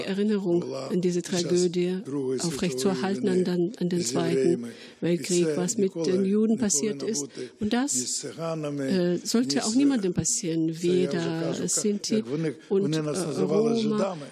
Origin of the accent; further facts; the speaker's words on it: Ukraine; German is a second language; ich bin ja auch Ukrainer